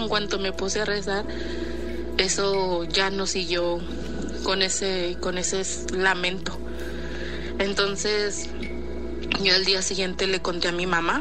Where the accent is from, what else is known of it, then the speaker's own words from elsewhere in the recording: San Luis Río Colorado, Sonora, Mexico; soy de San Luis Río Colorado, Sonora.